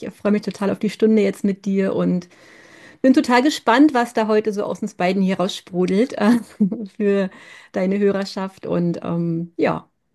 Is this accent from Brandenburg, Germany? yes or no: yes; Neuruppin, Brandenburg, Germany; Ich lebe mit meiner Familie in Neuruppin, das ist nördlich von Berlin. Bin hier auch groß geworden